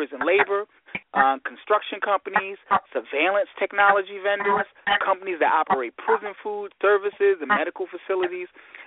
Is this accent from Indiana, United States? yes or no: no; Michigan, United States; I'm your host from Michigan